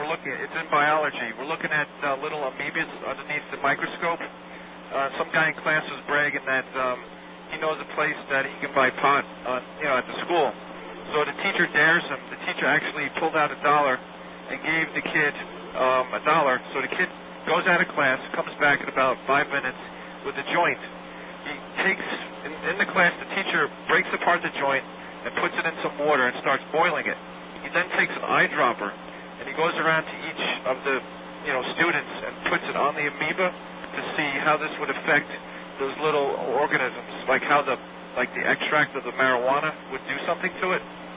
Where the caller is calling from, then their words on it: Long Island, New York, United States; Long Island, New York.